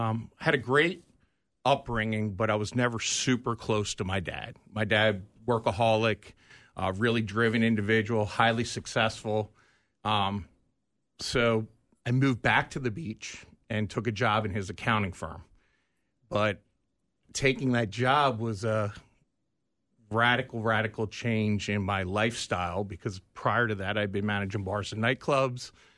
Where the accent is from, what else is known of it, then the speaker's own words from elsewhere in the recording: Ocean City, Maryland, United States; So I grew up in Ocean City, Maryland, beach town. Grew up surfing, skating.